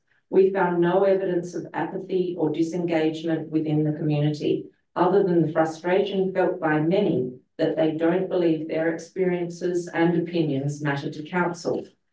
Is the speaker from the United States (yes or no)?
no; Balham, Australia; and I'm from Balham.